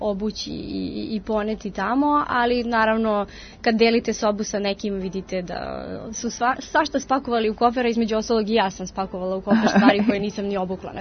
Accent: Serbia; ja sam bila jedina iz Srbije

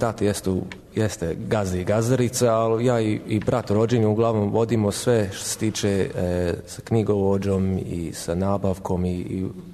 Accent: England, United Kingdom; now in Rusko Selo, Serbia; Pa odrasli sam u Engleskoj, tamo sam i rođen i...

